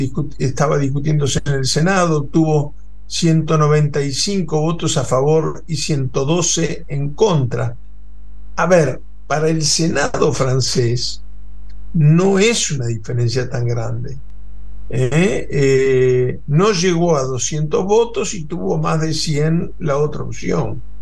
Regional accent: Uruguay; ayer viendo la televisión me llevé algunas sorpresas, incluso como uruguayo, se los quiero decir con mucha franqueza.

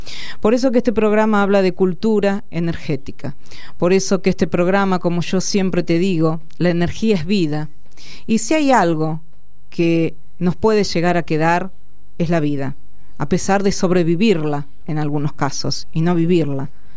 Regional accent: Argentina; porque la energía nos interpela como argentinos y argentinas.

